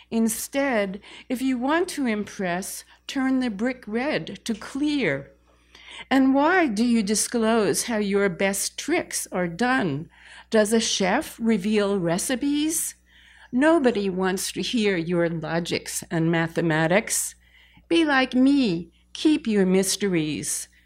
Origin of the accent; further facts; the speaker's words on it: Manhattan, New York, United States; So I didn't grow up in the woods or near the woods or anything like that. I grew up in Manhattan